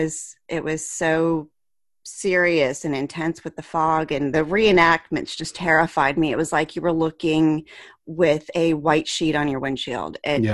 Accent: Roswell, Georgia, United States; because I'm from Roswell, Georgia, and my mom's whole family's up in Michigan.

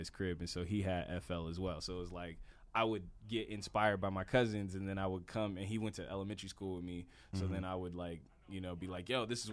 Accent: Carson, California, United States; Like, I'm from Carson, but I feel like a lot of people that were from Carson, if they were doing music, like, they would try to claim Compton because it's right there.

